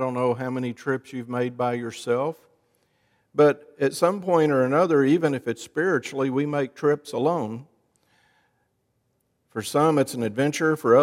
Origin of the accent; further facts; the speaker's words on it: Fort Worth, Texas, United States; I'm from Fort Worth. They thought Fort Worth was a ranch. I said, no, it's a city.